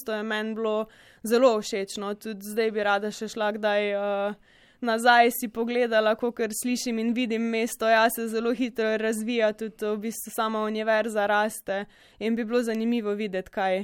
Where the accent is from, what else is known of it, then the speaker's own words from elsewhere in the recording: Mozirje, Savinja, Slovenia; glede na to, da prihajam iz Mozirja, v šolo sem hodila v Celje, v srednjo šolo